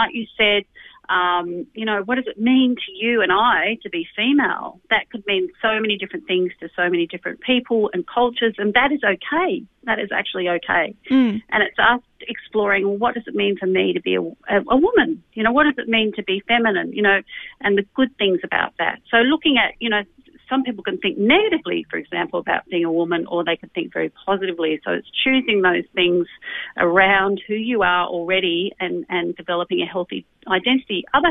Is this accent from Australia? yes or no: yes; Australia; I see myself as an Australian